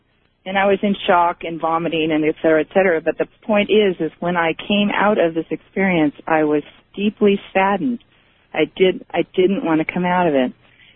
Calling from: San Diego, California, United States; I'm calling from San Diego.

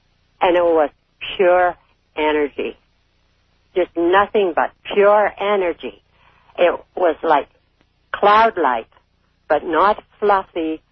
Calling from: Canada; I'm calling from Canada.

